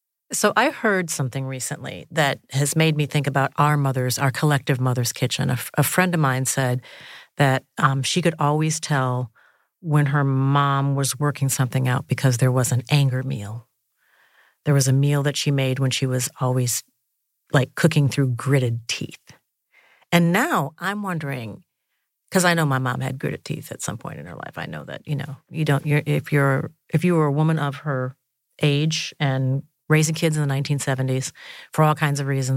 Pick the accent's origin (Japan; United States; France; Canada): United States; Minnesota; accent: Minnesota; And if we talk too long, I might slip into my Minnesota accent also.